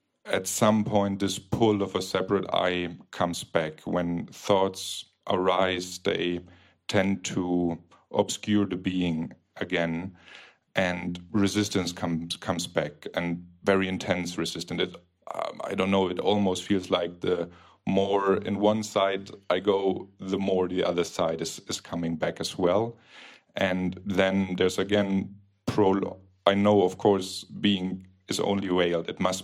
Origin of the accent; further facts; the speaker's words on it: Germany; now in Cyprus; I'm from Germany and living in Cyprus.